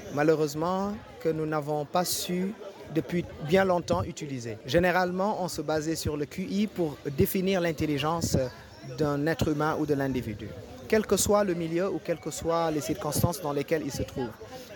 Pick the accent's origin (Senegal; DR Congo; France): Senegal; Je suis un Africain, je suis un Sénégalais et je crois au continent africain.